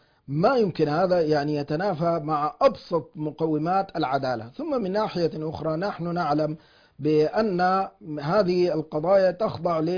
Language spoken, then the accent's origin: Arabic; Sudan; وليس هذا من مروءتنا وشهامتنا كسودانيين.